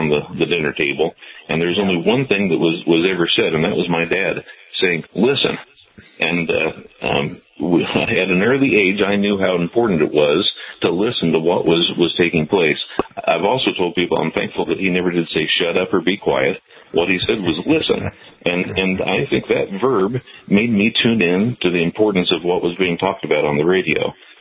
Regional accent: Hopkins, Missouri, United States; So my hometown is Hopkins, Missouri, which sits about 2.5 miles south of the Iowa border, and I was blessed with some good quality radio stations to be able to listen to.

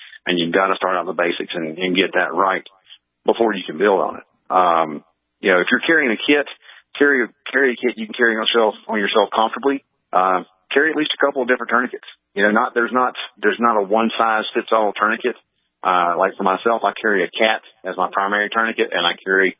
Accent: the South, United States; I grew up in the South where, pretty much, if somebody threatened your life, I guarantee you, not a lot of people would be willing to say

